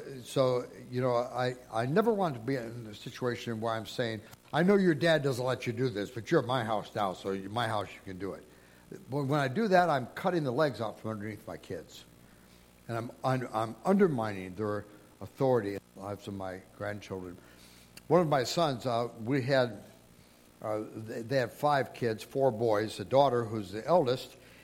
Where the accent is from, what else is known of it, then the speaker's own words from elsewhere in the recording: Toledo, Ohio, United States; When I was a kid, we grew up in Toledo, Ohio.